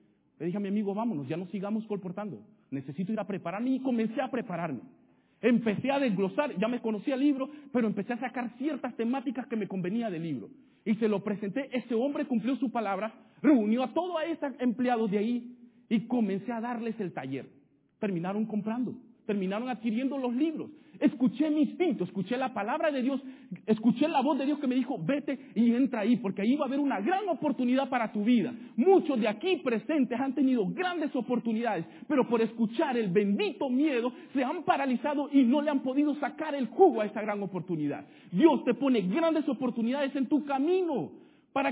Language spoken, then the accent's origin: Spanish; Argentina; estamos estudiando en la universidad, vengo de Argentina